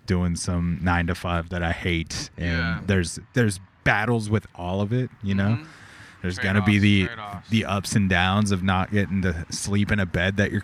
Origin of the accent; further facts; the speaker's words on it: Corona, California, United States; oh, are you from Riverside? And I was like, yeah, I'm from Corona.